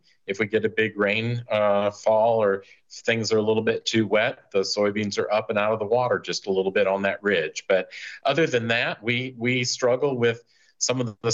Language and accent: English; Macon, Mississippi, United States; from Macon, Mississippi, a soybean, corn, cotton, beef cattle, and catfish farmer.